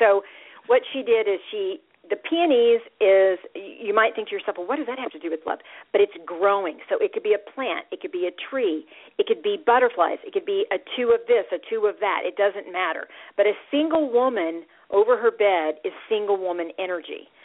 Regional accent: United States; And Americans, I have found, which I am proudly an American

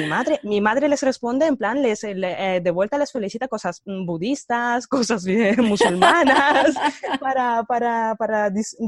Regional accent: Moscow, Russia; born there; Spanish is a second language; yo nací en Rusia, en Moscú en concreto, y tengo mi linaje, digamos, sería un poco mezcla de las repúblicas socialistas soviéticas

